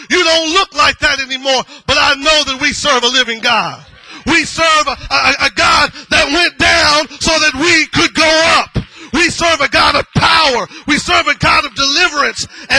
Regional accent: Epps, Alabama, United States; I'm from Alabama. I lived in Epps, Alabama, population of 200 people. When my family left, it went under 200. And you knew everybody.

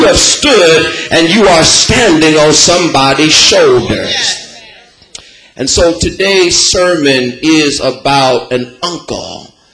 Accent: Los Angeles, California, United States; Listen, where I'm from. I'm from Los Angeles. It's where Hollywood is.

